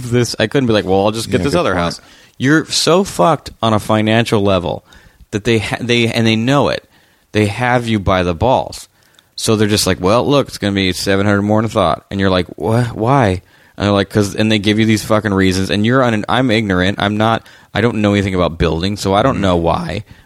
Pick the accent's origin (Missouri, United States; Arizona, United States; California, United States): California, United States; La Crescenta; Also, the dude I hired to build my house was from my hometown, La Crescenta.